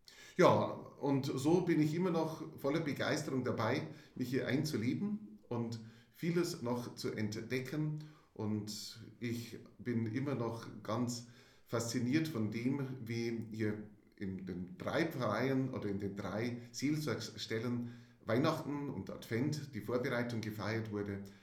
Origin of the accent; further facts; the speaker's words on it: Nabburg, Bavaria, Germany; accent: Upper Palatinate; also born or lived in Regensburg; ich bin Oberpfälzer, bin mittlerer Oberpfälzer, bin gebürtig Nappburg und bei Nappburg zuerst aufgewachsen.